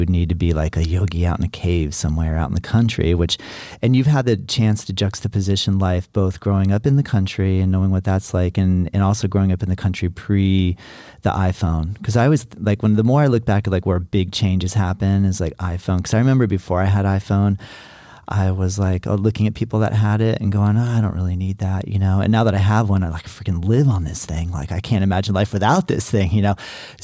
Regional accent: Florida, United States; You know, growing up, I grew up here in Florida. It's pretty quiet. There wasn't a lot going on, not in a city.

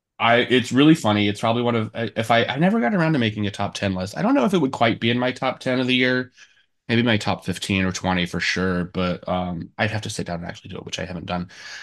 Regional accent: Midwest, United States; I'm the white guy I'm a white guy from the Midwest.

